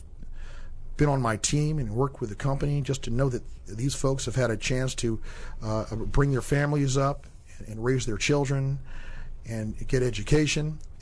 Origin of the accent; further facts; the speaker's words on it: Washington, District of Columbia, United States; Unfortunately, growing up in Washington, D.C., the majority of my friends are no longer here.